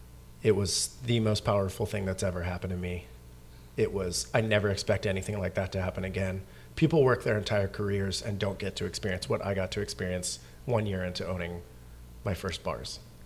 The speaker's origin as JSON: {"language": "English", "country": "Canada", "said": "I'm an immigrant from Canada."}